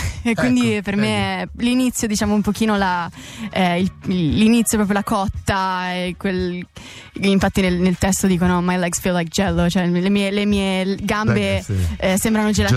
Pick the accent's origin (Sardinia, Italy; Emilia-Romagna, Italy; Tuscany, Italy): Tuscany, Italy; La Foresta; sono di Prato, anzi di un piccolo paesino che si chiama La Foresta.